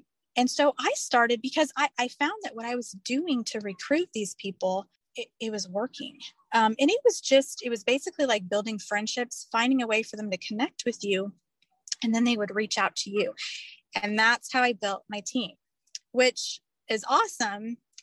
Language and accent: English; Indiana, United States; now in Alabama, United States; I live in Alabama now. I'm originally from Indiana.